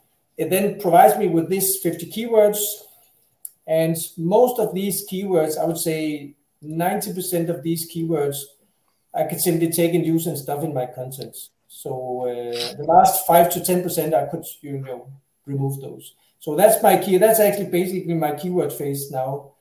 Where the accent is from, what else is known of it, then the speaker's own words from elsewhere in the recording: Denmark; I'm from Denmark